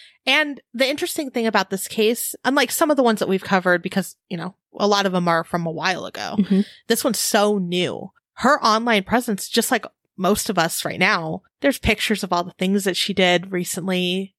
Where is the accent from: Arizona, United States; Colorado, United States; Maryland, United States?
Arizona, United States; And this horrible thing happened in April of 2023 in my home state, Arizona.